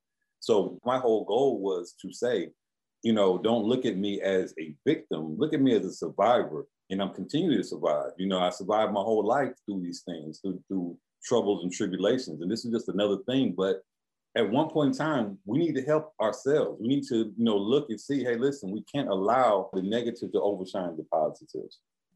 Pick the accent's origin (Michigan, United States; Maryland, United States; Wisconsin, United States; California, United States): Wisconsin, United States; Milwaukee; We're all from Milwaukee. All our family is here.